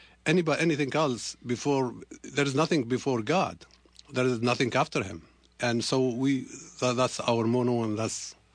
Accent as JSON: {"language": "English", "country": "Tunisia", "second_language": "English", "said": "I mean, you're looking at my country. I'm from Tunisia."}